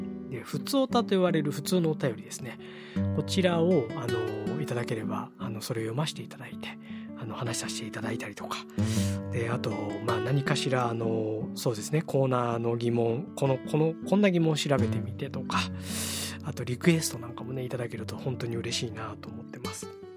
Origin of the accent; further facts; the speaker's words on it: Neyagawa, Osaka, Japan; 僕は小学校の頃に近所に住んでいた寝屋川でですね